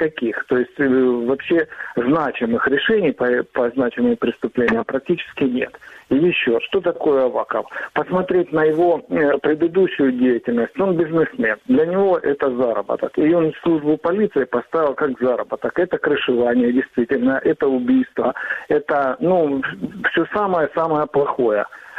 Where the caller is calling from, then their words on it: Rubizhne, Luhansk Oblast, Ukraine; я из города Рубежного, Луганская область.